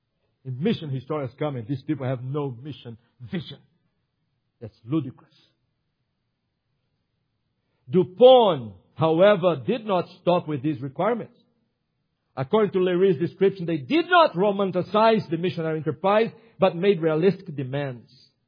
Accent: Brazil; These were the first Reformed Protestant martyrs in my home country, Brazil.

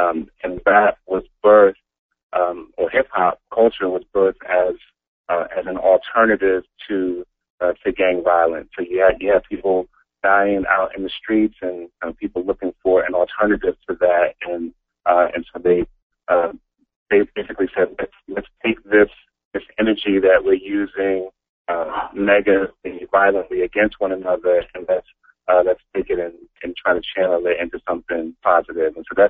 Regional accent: Philadelphia, Pennsylvania, United States; I'm born and raised in Philadelphia, and in Philly, there was a community of Christ-centered, God-exalting hip-hop artists

